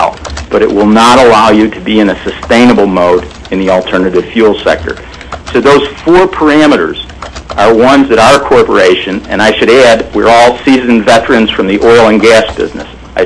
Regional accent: New York, United States; I'm from New York, so I talk a little fast.

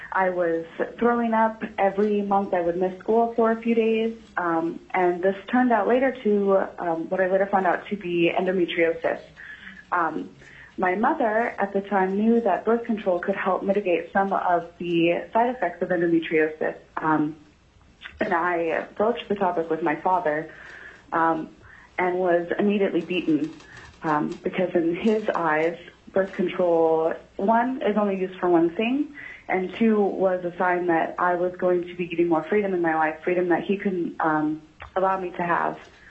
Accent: Eagle River, Alaska, United States; now in Brooklyn, United States; I was born and raised in Eagle River, Alaska, but I currently live in Brooklyn, New York.

